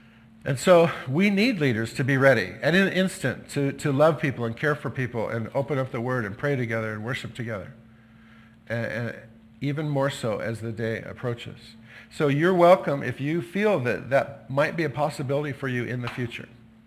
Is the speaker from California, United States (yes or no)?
yes; Santa Barbara, California, United States; And I grew up in Santa Barbara. I go, I guess the beach is still in me